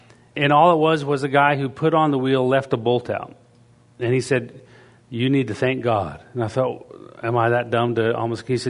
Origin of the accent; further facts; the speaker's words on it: British Columbia, Canada; I was raised in British Columbia, Canada